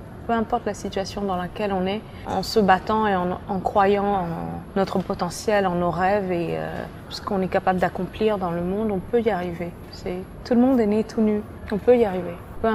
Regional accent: Mali; Je suis née et j'ai grandi au Mali

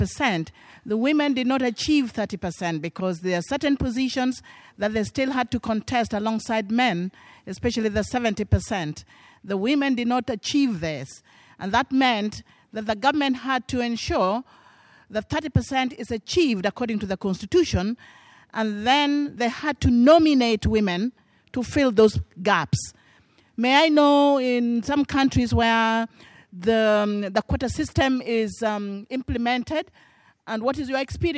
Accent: Kenya; I come from Kenya, and I'm a member of parliament.

